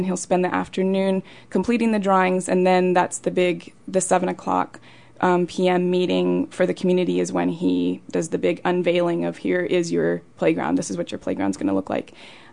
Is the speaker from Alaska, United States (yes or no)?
yes; Soldotna, Alaska, United States; I'm originally from Soldotna, Alaska